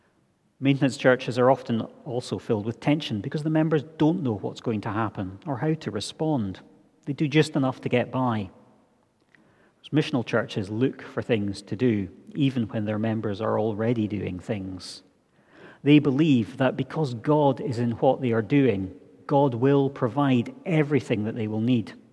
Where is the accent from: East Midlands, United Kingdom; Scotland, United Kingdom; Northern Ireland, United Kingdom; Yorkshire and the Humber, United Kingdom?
Scotland, United Kingdom; a constant as I was growing up in the Highlands at every communion service.